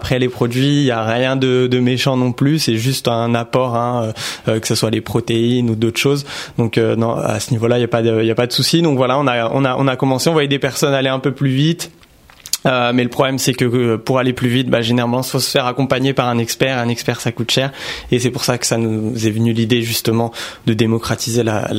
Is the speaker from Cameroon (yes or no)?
no; Argenteuil, Île-de-France, France; Alors moi, je suis d'Argenteuil.